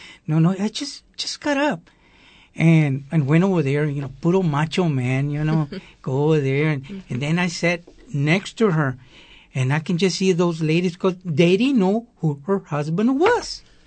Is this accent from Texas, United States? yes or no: yes; Corpus Christi, Texas, United States; also born or lived in Brownsville; Well, I was born in Brownsville, Texas. And my parents moved to Corpus when I was about 5 years of age. And I went to Southgate, North Side, the old North Side, and Roy Miller.